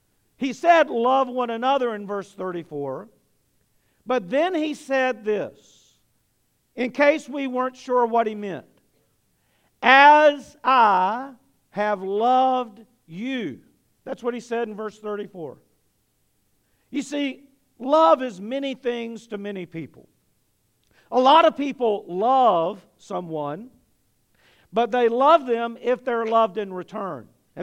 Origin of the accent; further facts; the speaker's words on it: United States; Before I'm even an American, and some of you won't like that idea, but before I'm an American, I am a Christian.